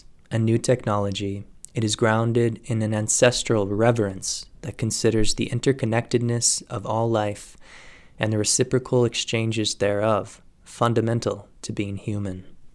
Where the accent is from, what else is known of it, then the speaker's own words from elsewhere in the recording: Carbondale, Colorado, United States; Often, since returning to my hometown of Carbondale, Colorado, I am asked, how was it?